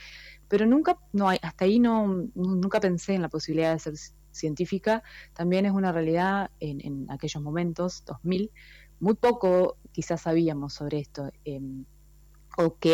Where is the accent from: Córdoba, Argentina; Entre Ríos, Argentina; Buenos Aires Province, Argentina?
Entre Ríos, Argentina; Paraná; born there; cerquita de donde nací en Paraná.